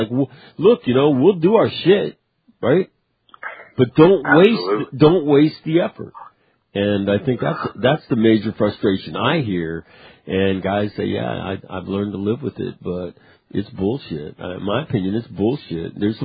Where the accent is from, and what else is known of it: Sacramento, California, United States; born or raised there